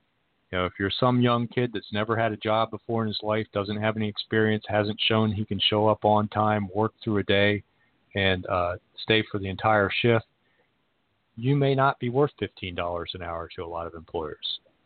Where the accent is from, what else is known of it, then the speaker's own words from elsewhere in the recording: the South, United States; there were lots of states that had blood tests when I was growing up in the South, just to make sure that there wasn't mixed marriages.